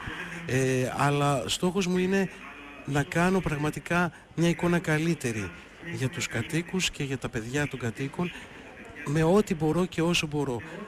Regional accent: Evosmos, Central Macedonia, Greece; Γεννήθηκα, ζω και εργάζομαι στον Εύωσμο εδώ και 49 χρόνια. Τον πονώ τον τόπο μου.

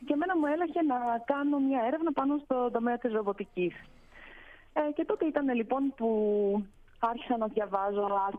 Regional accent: Rhodes, South Aegean, Greece; η καταγωγή της μητέρας από τα Δωδεκάνησα μας οδήγησε οικογενειακώς στη Ρόδο, οπότε από μικρό παιδί μεγάλωσα και πήγα σχολείο στη Ρόδο. Mm-hmm. Οπότε στην καρδιά μου είμαι ροδίτισσα

